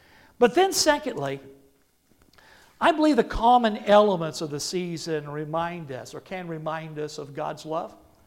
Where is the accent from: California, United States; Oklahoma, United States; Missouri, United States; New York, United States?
Oklahoma, United States; also born or lived in Texas; Now, I am not, even though I'm from Oklahoma and Texas, I am not a country fan